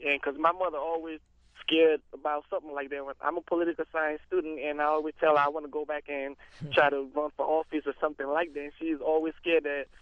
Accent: Sierra Leone; now in United States; I remember because I grew up in Sierra Leone around the 90s when the war was actually there. And because of that, that's why I'm in America today.

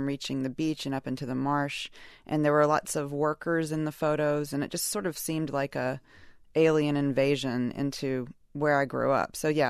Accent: Alabama, United States; Right. I'm from Alabama, and the spill affected me really personally. It affected my family's home.

